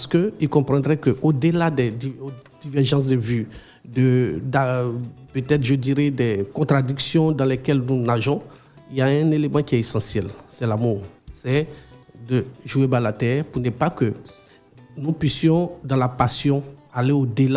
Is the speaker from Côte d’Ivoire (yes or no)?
yes; Côte d’Ivoire; chaque année, dans les périodes de vacances chez nous, en Côte d'Ivoire, il y a des tournois qui se jouent.